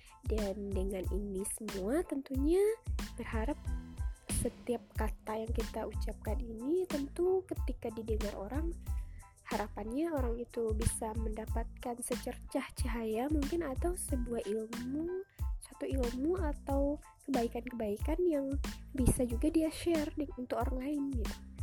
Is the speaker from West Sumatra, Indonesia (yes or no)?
yes; Pariaman, West Sumatra, Indonesia; Saya asli orang Pariaman dan saat ini domisili di Pariaman.